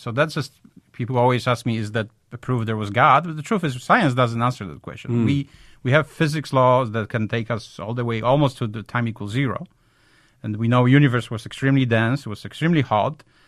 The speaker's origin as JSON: {"language": "English", "country": "Poland", "second_language": "English", "said": "I'm from Poland originally"}